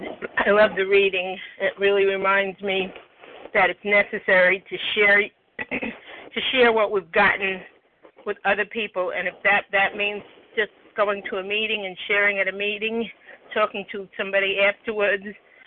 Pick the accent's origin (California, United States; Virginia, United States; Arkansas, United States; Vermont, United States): California, United States; Yeah, I'm from Northern California.